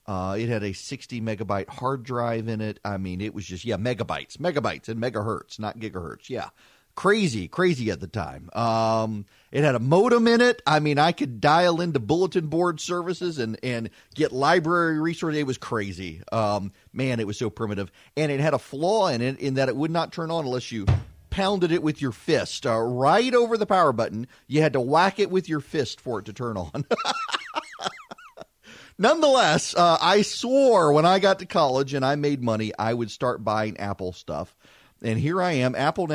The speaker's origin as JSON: {"language": "English", "region": "Dubai", "country": "United Arab Emirates", "tie": "born or raised there", "said": "When I was a kid, I grew up in Dubai"}